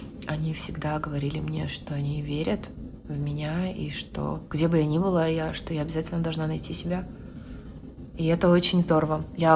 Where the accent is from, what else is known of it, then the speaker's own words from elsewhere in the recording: Almaty, Kazakhstan; Я родом из Алматы. Я здесь родилась в далеком 78-м году в советской стране.